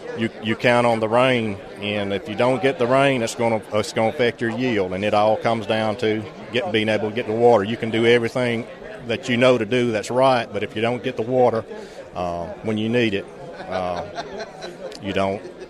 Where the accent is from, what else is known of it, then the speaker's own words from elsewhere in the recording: Alabama, United States; from West Central Alabama.